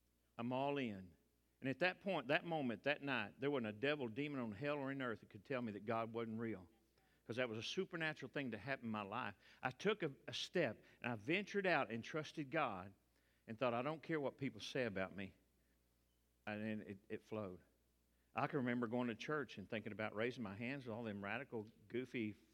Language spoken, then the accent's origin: English; Texas, United States; I'm a Texan. She's an Okie.